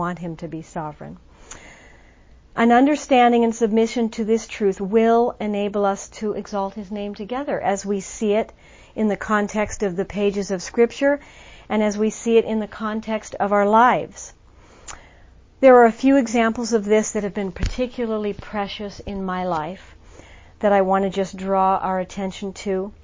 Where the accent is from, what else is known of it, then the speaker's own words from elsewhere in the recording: California, United States; born there; I was born on May 14th in 1964 in California.